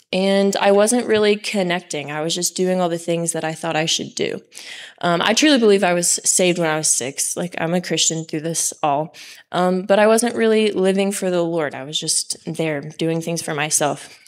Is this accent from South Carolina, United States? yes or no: no; Georgia, United States; I'm from North Georgia, and I'm a wrangler this summer on the other side of camp